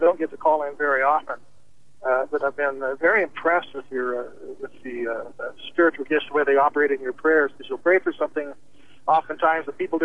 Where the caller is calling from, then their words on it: Denver, Colorado, United States; I'm out in the middle of the prairie here, outside of Denver